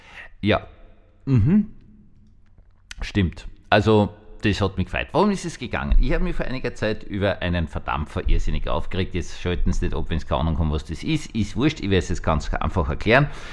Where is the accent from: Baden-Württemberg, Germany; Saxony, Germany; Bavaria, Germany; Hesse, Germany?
Baden-Württemberg, Germany; Ich bin Schwabe